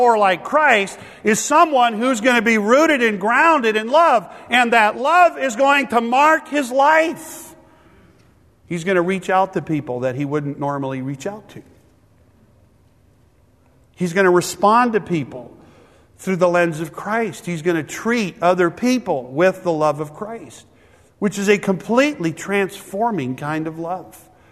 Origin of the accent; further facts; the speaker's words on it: Minnesota, United States; because I come from Minnesota